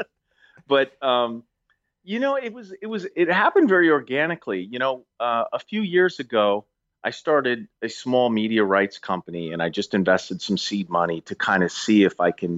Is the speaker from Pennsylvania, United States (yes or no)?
yes; Philadelphia, Pennsylvania, United States; Yeah, well, I grew up in Philadelphia area, Grant